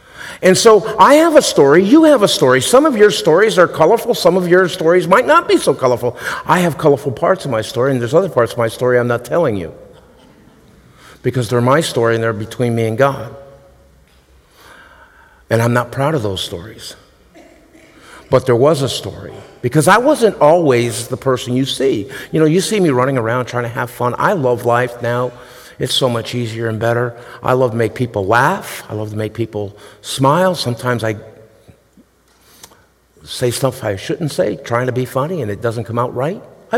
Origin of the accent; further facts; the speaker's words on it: Massachusetts, United States; back in Massachusetts. I grew up there in Western Mass.